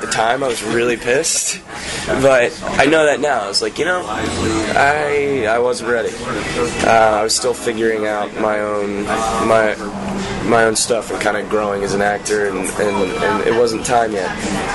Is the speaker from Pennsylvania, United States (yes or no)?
yes; Pennsylvania, United States; I'm originally from right outside Philadelphia.